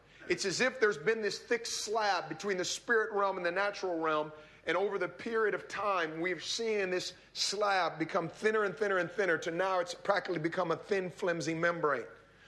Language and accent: English; Oakland, California, United States; I grew up very urban in Oakland, so I didn't see a lot of animals outside of rats, cats, and dogs.